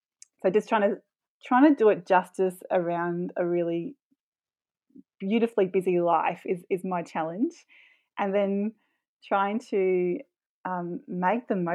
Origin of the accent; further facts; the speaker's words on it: Brisbane, Queensland, Australia; moved away as an adult; I grew up in Brisbane, and I left Brisbane when I was 18